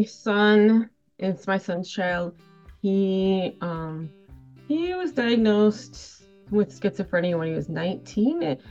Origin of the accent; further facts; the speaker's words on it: Michigan, United States; born there; also born or lived in Minnesota; so I was born in Michigan, Southeast Michigan here, and graduated from the University of Michigan